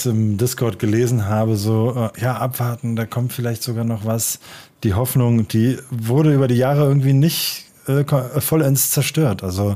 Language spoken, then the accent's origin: German; Bavaria, Germany; als Bayer habe ich sogar, glaube ich, einen frohen Leichnam in der Woche.